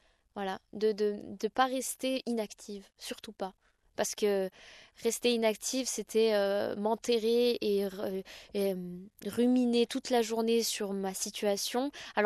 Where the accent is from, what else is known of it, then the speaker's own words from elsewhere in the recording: Besançon, Bourgogne-Franche-Comté, France; Donc je suis rentrée chez moi à Besançon avec mes parents et ma famille